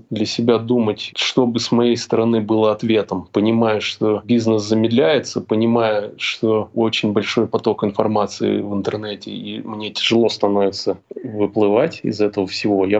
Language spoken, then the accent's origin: Russian; Moscow, Russia; Я вообще из Подмосковья, а Москва — это мой родной город. Я здесь учился, живу. Я вернулся домой.